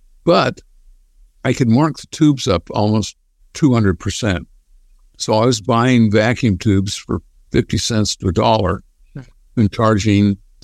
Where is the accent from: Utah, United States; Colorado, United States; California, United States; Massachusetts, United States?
Utah, United States; from Utah.